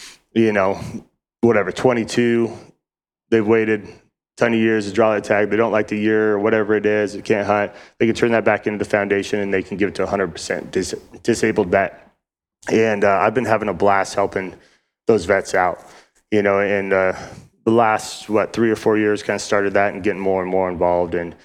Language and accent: English; Nevada, United States; now in Arizona, United States; Because, you know, I come from Nevada and did everything there is to do in Nevada.